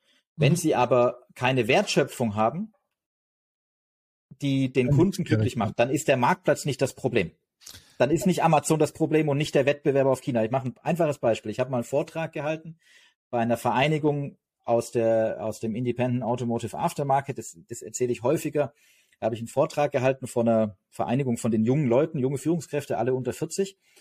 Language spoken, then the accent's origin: German; Stuttgart, Baden-Württemberg, Germany; ich komme aus Stuttgart